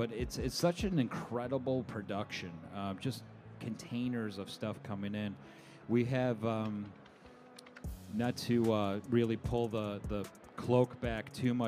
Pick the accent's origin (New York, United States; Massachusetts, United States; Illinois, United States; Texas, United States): New York, United States; Syracuse; I'm from Syracuse, New York. And Carrier was headquartered up there back in the day from the early days.